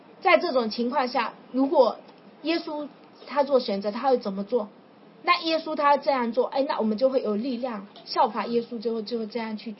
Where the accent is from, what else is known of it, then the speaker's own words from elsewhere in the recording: China; 那我是中国人，我又听得懂。